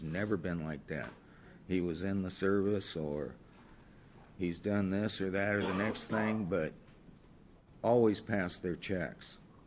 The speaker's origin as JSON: {"language": "English", "town": "Sheridan", "region": "Oregon", "country": "United States", "said": "I'm from Sheridan. House is in Yamhill County, farm is in Polk County."}